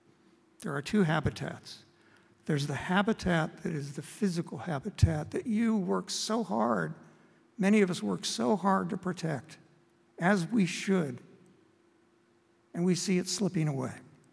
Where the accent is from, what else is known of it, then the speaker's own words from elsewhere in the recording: Kansas, United States; Now, I grew up in Kansas.